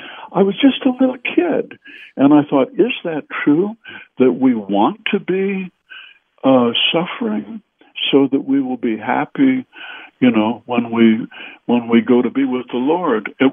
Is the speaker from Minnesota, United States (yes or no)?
yes; Minnesota, United States; But whenever I'm around people from Minnesota, we just dive into the pool, you know?